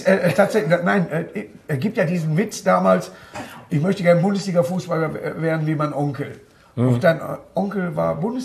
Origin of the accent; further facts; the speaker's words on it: Duisburg, North Rhine-Westphalia, Germany; ich komme aus Duisburg, sind 170 Kilometer bis dahin.